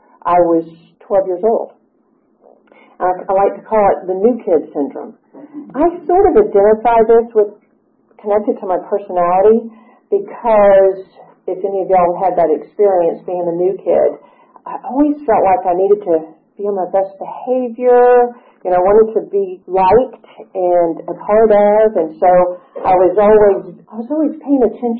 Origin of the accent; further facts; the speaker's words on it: Atlanta, Georgia, United States; born there; And I am a native. I was born in Atlanta. My parents are from Atlanta.